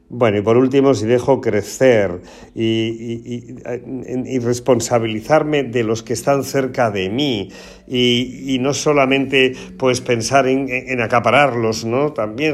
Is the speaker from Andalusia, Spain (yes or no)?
yes; Porcuna, Andalusia, Spain; hoy es la gran romería, la gran fiesta de la Virgen de Alarilla en mi pueblo de Porcuna.